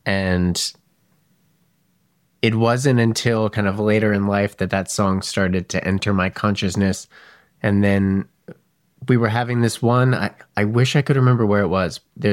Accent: New Jersey, United States; Yeah, it was like I grew up in New Jersey.

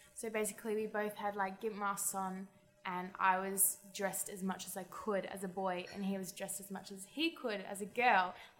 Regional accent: Perth, Western Australia, Australia; as soon as I came home from London, because I came home to Perth.

